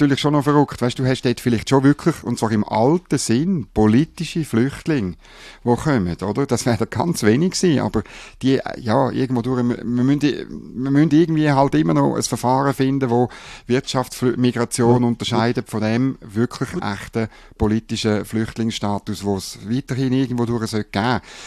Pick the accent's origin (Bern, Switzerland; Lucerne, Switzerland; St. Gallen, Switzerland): Bern, Switzerland; Ich als Berner weiss, von was ich rede, oder?